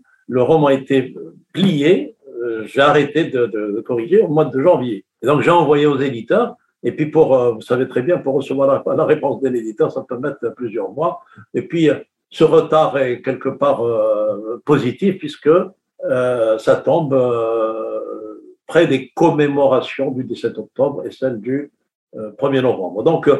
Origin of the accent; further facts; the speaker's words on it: Kabylie, Algeria; parce que moi, je suis de la Kabylie, donc j'ai une sensibilité géographique, une sensibilité climatique, une sensibilité topographique.